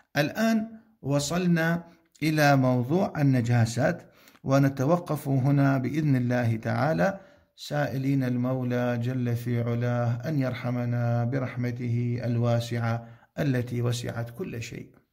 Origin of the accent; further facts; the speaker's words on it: Iraq; وكان في بلاد حارة مثل بلدنا العراق من البلدان الحارة